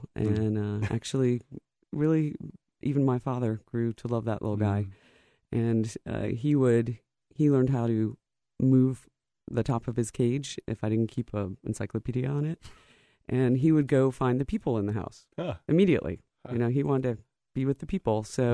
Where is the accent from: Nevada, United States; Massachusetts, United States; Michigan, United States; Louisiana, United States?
Michigan, United States; Grosse Pointe; also born or lived in Lynchburg, Virginia; That's correct. And we brought our beagle, our Virginia beagle, up to Michigan with us.